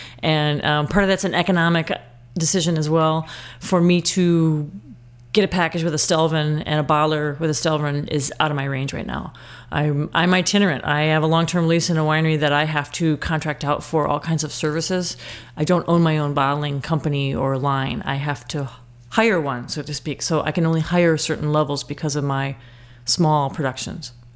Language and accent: English; Menomonee Falls, Wisconsin, United States; I'm from the Milwaukee area. I grew up in Menominee Falls.